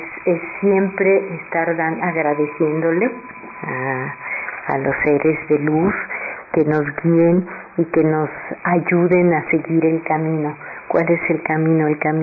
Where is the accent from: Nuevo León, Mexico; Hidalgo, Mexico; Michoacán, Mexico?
Nuevo León, Mexico; Monterrey; me he sentido siempre muy regia, extraño, añoro, adoro mi tierra natal.